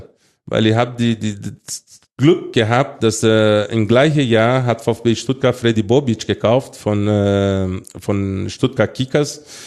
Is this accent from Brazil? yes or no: yes; Brazil; now in Switzerland; jetzt bin ich ein Schweizer, ein Schweizer Brasilianer.